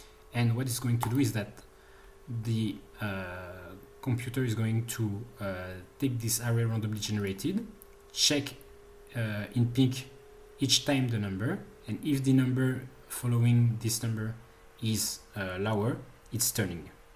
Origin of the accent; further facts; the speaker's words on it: Paris, Île-de-France, France; English is a second language; I'm from Paris, France